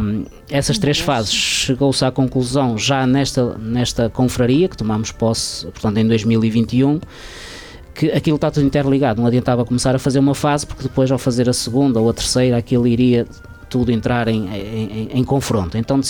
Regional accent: Mire de Tibães, Norte, Portugal; o meu pai é natural de Padim da Graça, a minha esposa também, eu sou natural de Mirtibães, resido há 24 anos em Real, trabalho em Mirtibães e não moro em Padim da Graça, portanto eu costumo dizer que sou de todo lado, não sou de lado nenhum.

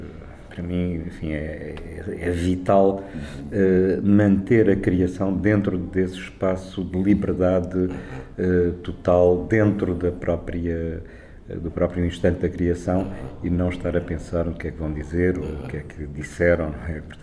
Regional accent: Algarve, Portugal; born there; é onde eu nasci, não é? Portanto

